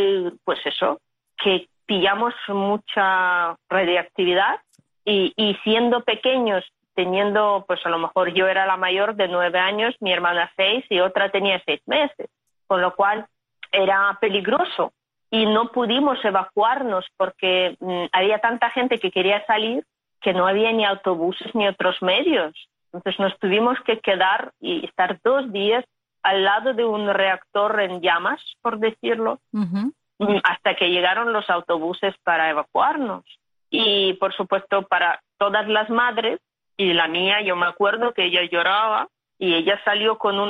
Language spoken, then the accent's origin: Spanish; Chernobyl, Kyiv Oblast, Ukraine; Yo soy de Chernóbil, sí, mi hermana menor estuvo en Cuba.